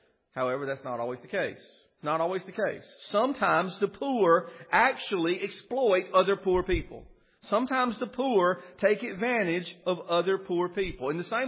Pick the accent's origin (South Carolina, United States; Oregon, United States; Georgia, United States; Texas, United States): South Carolina, United States; Whitmire; It reminds me of my hometown of Whitmire. Even though I wasn't saved as a young man in that town of 1,500 people had 42 churches.